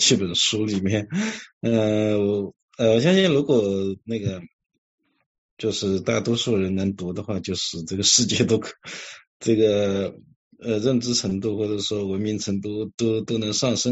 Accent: Suzhou, Jiangsu, China; 因为我是来自苏州嘛

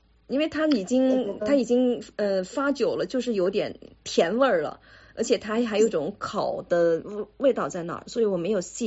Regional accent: Guangdong, China; 可能我跟你们不一样，我是广东人，广东人煮什么东西都放点糖。

